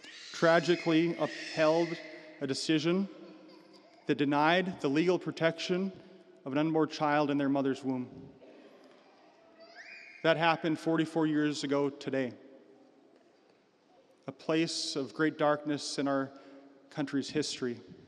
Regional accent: Williston, United States; It's kind of like being from Williston. People are always surprised that I'm from Williston.

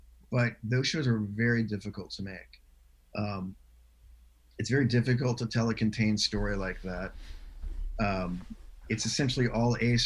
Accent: Marietta, Georgia, United States; Yeah, well, I grew up in Marietta, Georgia, and went to University of Georgia.

